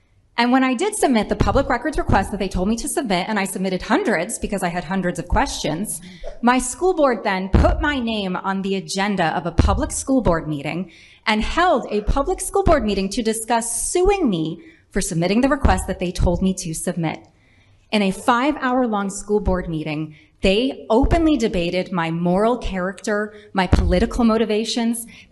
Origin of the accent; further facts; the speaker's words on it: Rhode Island, United States; I am a mother from Rhode Island who was sued by the teachers' union